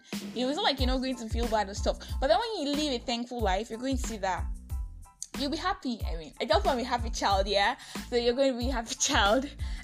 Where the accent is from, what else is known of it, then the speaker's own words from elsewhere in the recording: Nigeria; I am that Nigerian Christian alcoholic, and I hope that you had a good week.